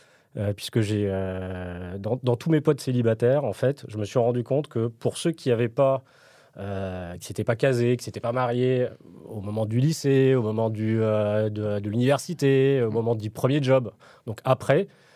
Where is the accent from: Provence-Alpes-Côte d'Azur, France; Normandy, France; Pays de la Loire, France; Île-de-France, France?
Île-de-France, France; Paris; Moi, je suis parisien